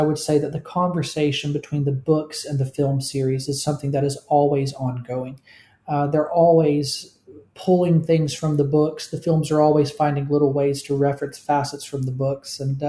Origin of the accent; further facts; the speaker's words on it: the South, United States; And that's a description that, as a Southerner, I can tell you is extremely accurate.